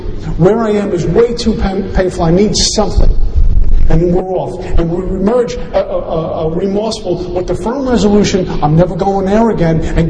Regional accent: Brooklyn, New York, United States; I'm about 14 years old. I grew up in Brooklyn, New York.

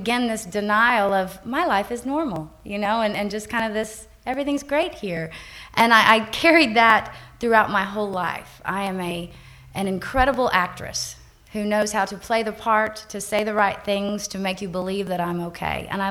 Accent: Texas, United States; But I'm from Texas, and I come from a fairly normal dysfunctional home

